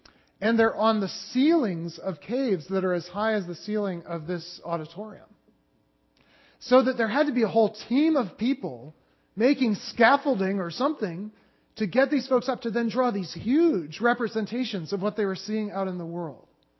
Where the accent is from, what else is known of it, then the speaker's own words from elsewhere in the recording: Philadelphia, Pennsylvania, United States; Now, this is very easy to illustrate because I'm from Philadelphia, Pennsylvania, just outside Philadelphia